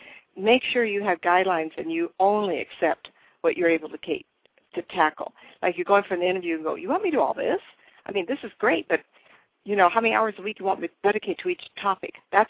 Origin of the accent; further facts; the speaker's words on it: California, United States; I'm originally from California.